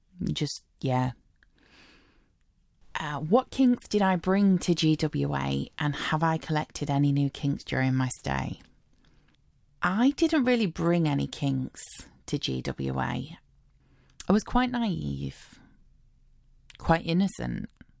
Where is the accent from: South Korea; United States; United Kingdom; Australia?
United Kingdom; Since I'm British, do I have a favourite accent